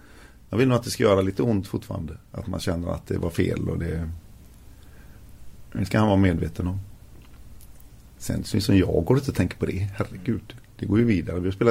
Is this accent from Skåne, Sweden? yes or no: no; Gothenburg, Västra Götaland County, Sweden; Jag är ju från Göteborg